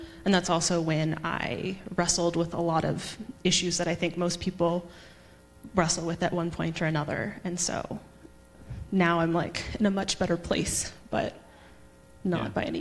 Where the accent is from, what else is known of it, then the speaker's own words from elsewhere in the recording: Kentucky, United States; So I grew up in the church. I'm from Kentucky, so I came from a pretty conservative church.